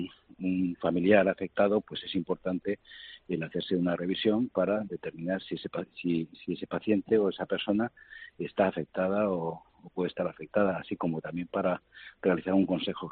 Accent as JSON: {"language": "Spanish", "town": "Bilbao", "region": "Basque Country", "country": "Spain", "tie": "born or raised there", "said": "Buenos días, fenomenal, aquí en mi tierra chica."}